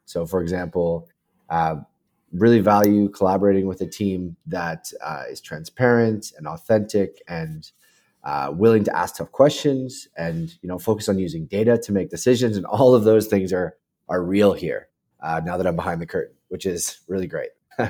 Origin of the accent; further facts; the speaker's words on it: Canada; So I'm in the Great White North. I'm Canadian.